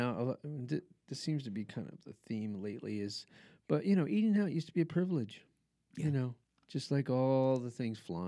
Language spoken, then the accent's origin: English; Albuquerque, New Mexico, United States; I grew up in Albuquerque